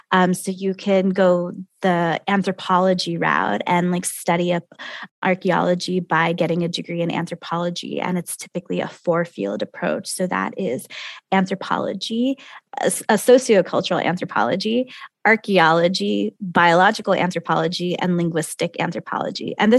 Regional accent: United States; I'm an archaeologist. I'm American born and raised, U.S. in particular.

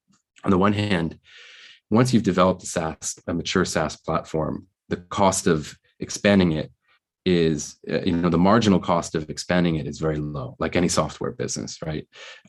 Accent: United States; because I can say that I'm an American.

